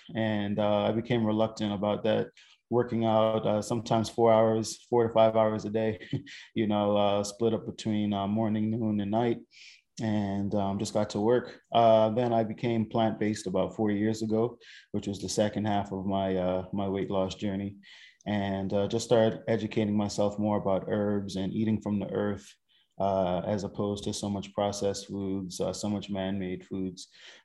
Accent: Bahamas; I was born and raised in the Bahamas

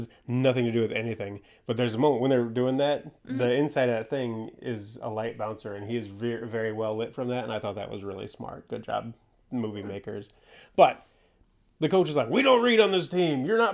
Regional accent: Texas, United States; accent: Texan; West Tynan. Texas. Yeah. You can tell because we sound like we're from Texas.

